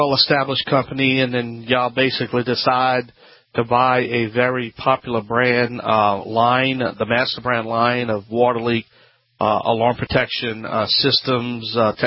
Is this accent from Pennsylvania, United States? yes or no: no; Louisiana, United States; I'm the Cajun man from the Bayou Land, a fully licensed, tested contractor.